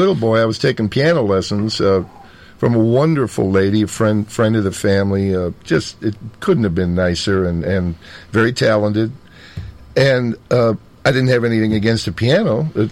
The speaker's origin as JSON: {"language": "English", "town": "Park Ridge", "region": "Illinois", "country": "United States", "tie": "born or raised there", "also_born_or_lived": "Chicago", "said": "Well, I was born in Chicago and grew up in a town just on the border of Chicago called Park Ridge. Sleepy, very peaceful little suburb, a lot of old trees, old homes."}